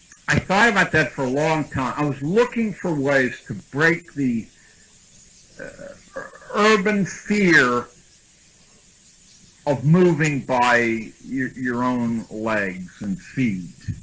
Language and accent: English; Pittsburgh, Pennsylvania, United States; moved away as an adult